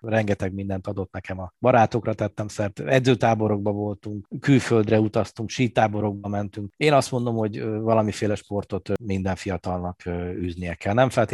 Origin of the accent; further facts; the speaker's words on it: Paks, Tolna, Hungary; én is Paksi vagyok